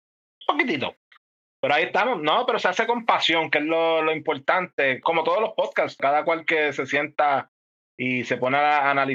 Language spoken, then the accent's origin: Spanish; Puerto Rico; dentro del marco cultural de nosotros como puertorriqueños y de nuestra experiencia.